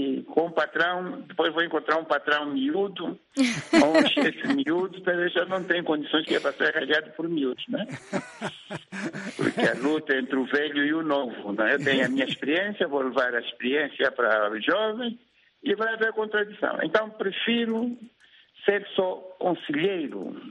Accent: Mungo, Huambo, Angola; sou natural do Amo. Eu sou do Mungo, do bairro Candimba. O meu soba lá chama-se Aurélio Sambundo.

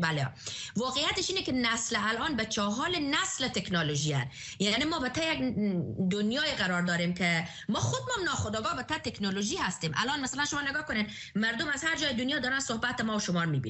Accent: Afghanistan; moved away; چون من خارج از افغانستان هستم

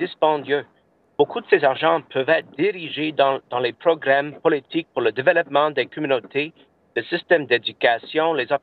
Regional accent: Canada; nous avons les mêmes problèmes chez nous au Canada

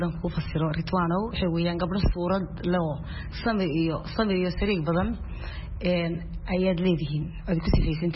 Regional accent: Norway; also born or lived in Mogadishu, Somalia; waxaan tagay Norway ee Norway ku soo barbaaray ee waxbarashadii iyo noloshii intii badnayd oo horan ku qaatay ee markii dambe waxaan u guuray oo aan u wareegay xagga Canada Canada in muddo ku soo noolaa adigu ku dhawaan 10 sano ee waqtigan haadirkana waxaan isoo wareegay ingiriiska

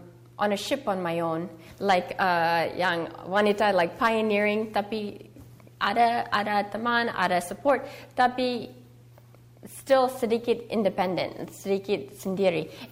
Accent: Indonesia; Waktu saya anak kecil, dia like ketawa dengan saya orang Cina, tapi saya tidak orang Cina, saya orang Indonesia.

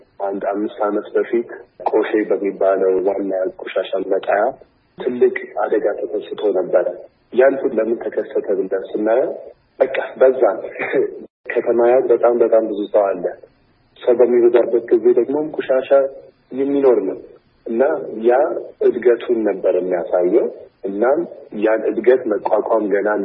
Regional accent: Addis Ababa, Ethiopia; ያደግኩት አዲስ አበባ ነው።

